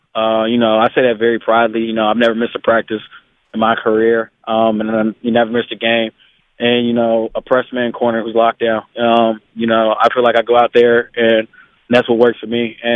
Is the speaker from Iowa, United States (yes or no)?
no; Cincinnati, Ohio, United States; because I'm from Cincinnati, the hometown team, so the Bengals.